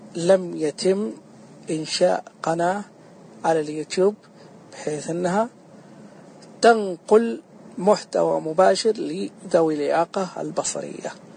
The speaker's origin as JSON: {"language": "Arabic", "town": "Taif", "region": "Makkah Province", "country": "Saudi Arabia", "tie": "born there", "said": "، من مواليد الطائف سنة 1401، العمر الآن 39 عام"}